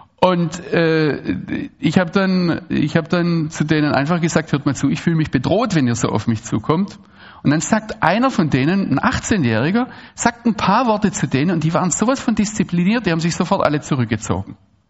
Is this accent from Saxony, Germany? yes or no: no; Baden-Württemberg, Germany; Dann sage ich, ich komme aus Deutschland.